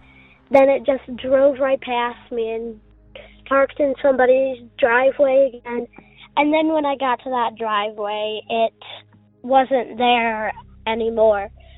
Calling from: Michigan, United States; from Michigan. I am 9 years old

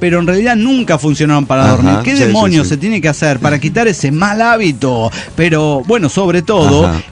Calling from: Renton, Washington, United States; de Renton, Washington.

